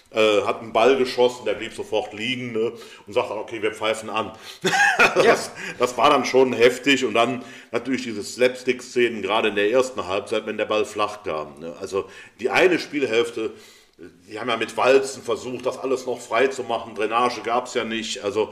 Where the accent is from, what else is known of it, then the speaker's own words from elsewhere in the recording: Cologne, North Rhine-Westphalia, Germany; Und jetzt bin ich ja als Kölner jetzt eigentlich unverdächtig, ein Düsseldorfer Fan zu sein.